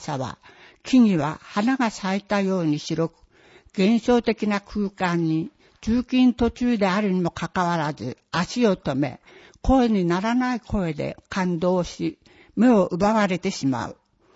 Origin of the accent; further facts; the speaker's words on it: Kuriyama, Hokkaido, Japan; 生まれも育ちも栗山町の私には、他の市町村とは比べる術はないが